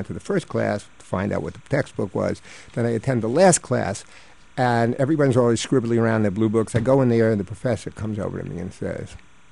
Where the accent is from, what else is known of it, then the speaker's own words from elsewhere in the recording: Queens, New York, United States; it was New York in the 50s, and the neighborhoods where I grew up in Queens were divided into a block of Jewish people, a block of Irish people, a block of Italian people